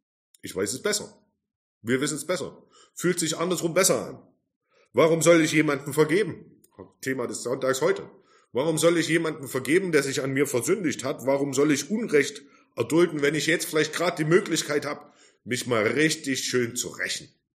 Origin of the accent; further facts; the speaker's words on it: Germany; Gerade wir als Deutsche sind da sehr bekannt dafür.